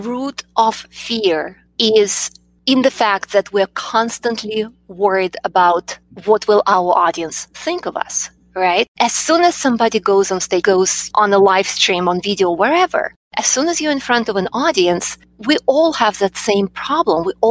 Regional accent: Russia; English is a second language; moved away as an adult; now in United States; I'm originally from Russia. I've lived in the U.S. for about 25 years.

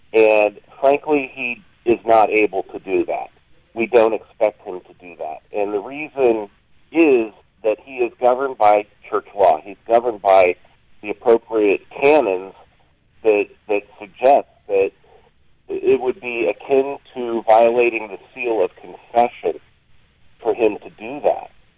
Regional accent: Pennsylvania, United States; Let me borrow the words of Attorney General Josh Shapiro in my home state of Pennsylvania.

